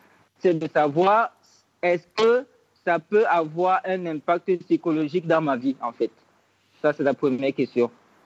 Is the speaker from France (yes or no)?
no; Cameroon; moved away; Cameroun.